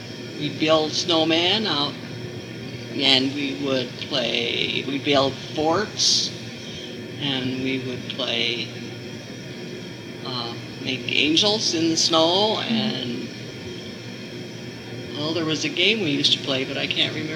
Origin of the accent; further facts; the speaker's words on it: Chinook, Montana, United States; also born or lived in Zurich, Montana; I grew up in Chinook, Montana.